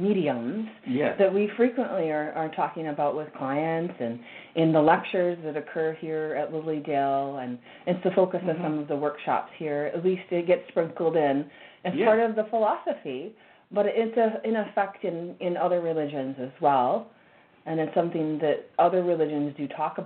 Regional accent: New York, United States; Here. I grew up in Chautauqua County here.

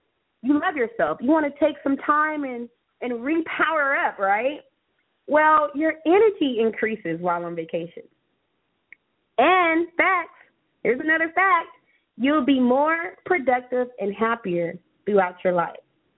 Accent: California, United States; I'm from California, but I've been doing some research about this hot air balloon ride

